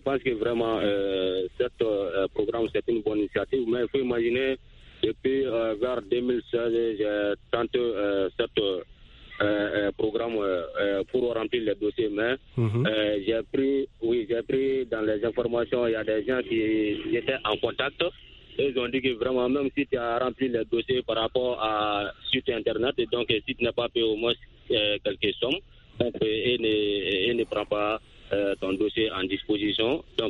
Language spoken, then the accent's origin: French; Soninkéni, Mali; Oui, effectivement, dans mon village natal.